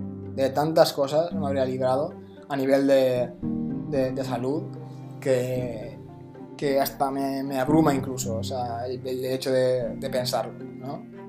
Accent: Spain; sobre todo en mi país, España, se lleva haciendo eco durante años

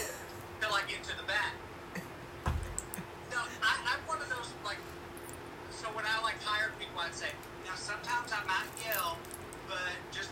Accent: Kennett, Missouri, United States; where I was living in my hometown of Kennett, Missouri.

